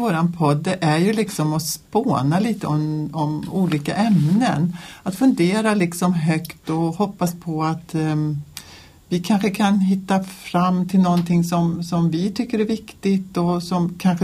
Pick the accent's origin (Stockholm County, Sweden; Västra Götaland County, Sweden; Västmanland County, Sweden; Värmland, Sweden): Västra Götaland County, Sweden; Mariestad; also born or lived in Mullsjö; Jag är uppvuxen i Mariestad. Och sen bodde jag i Mullsjö i många år där jag hade familj och barn. Och sen så hände det saker i mitt liv som gjorde att jag blev troende.